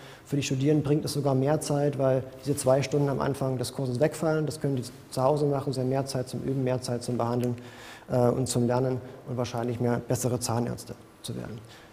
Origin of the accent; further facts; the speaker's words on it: Saxony, Germany; Vielleicht hört man es auch so ein bisschen, ich komme aus Sachsen